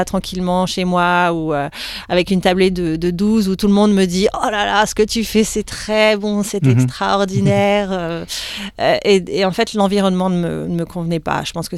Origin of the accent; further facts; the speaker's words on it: Orléans, Centre-Val de Loire, France; moved away as an adult; now in Australia; Je viens de France, tout à fait.